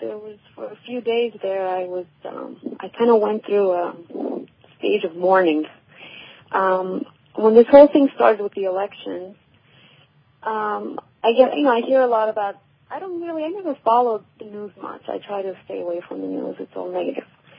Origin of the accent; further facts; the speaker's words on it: Tehran, Tehran Province, Iran; I was born in Iran, in Tehran, and I grew up, I didn't know any Iran before the revolution.